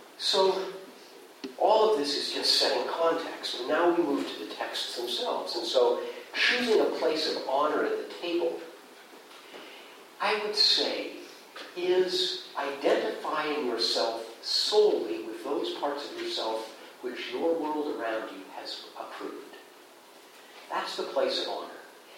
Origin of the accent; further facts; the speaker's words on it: Pacific Northwest, United States; because I grew up in the Northwest